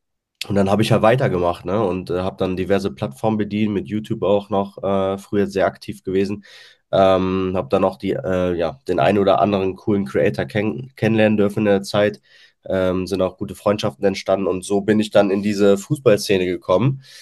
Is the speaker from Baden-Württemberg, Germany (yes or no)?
no; Bonn, North Rhine-Westphalia, Germany; born there; now in Königswinter, Germany; Komme gebürtig aus Bonn, wohne jetzt im schönen Königswinter.